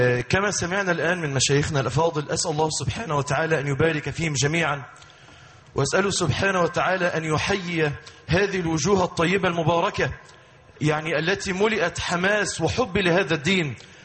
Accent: Mansoura, Dakahlia, Egypt; الموجودون هنا في بلدتنا الحبيبة المنصورة

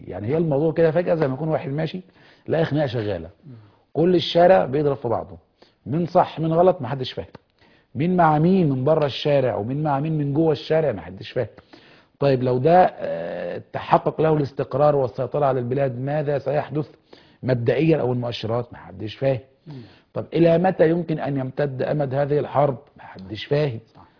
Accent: Egypt

